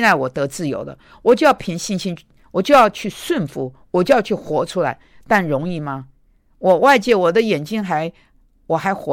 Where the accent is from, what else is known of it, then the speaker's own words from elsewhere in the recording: China; 好，我们中国人，我们华人，你没得服，行，你就到美国吧。